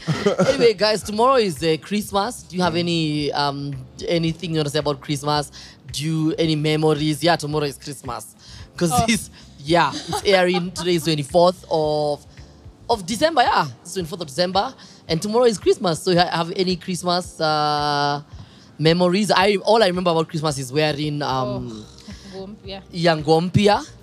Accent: Nairobi, Kenya; And we're speaking Nairobi because I'm from Nairobi.

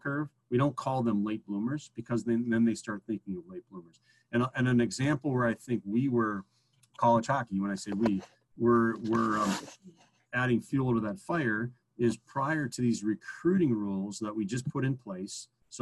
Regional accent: Minnesota, United States; I'm from Minnesota, so I'll say that kid in Minnesota

